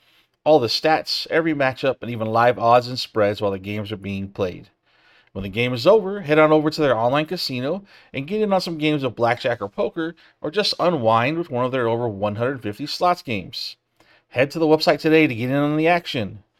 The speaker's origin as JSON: {"language": "English", "region": "Texas", "country": "United States", "tie": "born or raised there", "lives_now": "Alabama, United States", "said": "And I grew up in West Texas, so I can appreciate a nice, hot, dry summer."}